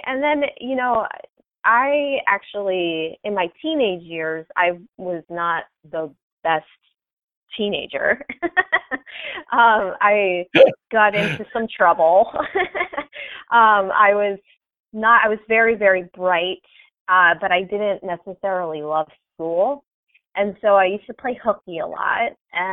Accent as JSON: {"language": "English", "town": "Philadelphia", "region": "Pennsylvania", "country": "United States", "tie": "born or raised there", "said": "Well, I'll tell you, I grew up in Philly, in Philadelphia, in the city."}